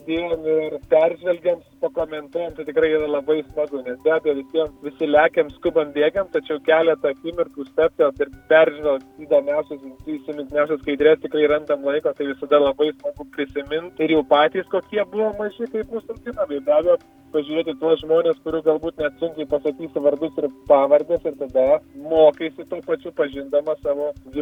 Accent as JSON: {"language": "Lithuanian", "town": "Alytus", "region": "Alytus County", "country": "Lithuania", "tie": "born or raised there", "said": "sekmadienį labai dažnai beveik kiekvieną būna Alytuje. Ir stengiamės sutikti tuos, kurie dar yra mūsų gimtajame mieste"}